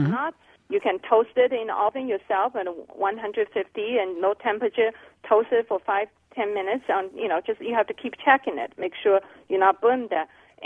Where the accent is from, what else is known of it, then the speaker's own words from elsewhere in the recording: China; When I was growing up in China, the vegetable is all muddy.